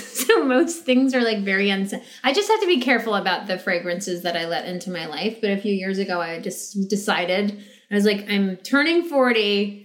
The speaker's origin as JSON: {"language": "English", "country": "India", "said": "I'm Indian. So like my mother smelled, like my grandma smelled like a little bit of incense and a little bit of this and a little bit of that."}